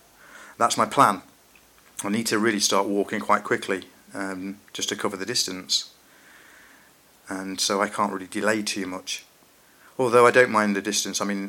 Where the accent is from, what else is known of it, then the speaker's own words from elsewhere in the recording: Burton-on-Trent, West Midlands, United Kingdom; I shall get a train from my hometown in Burton-on-Trent and head towards Chelmsford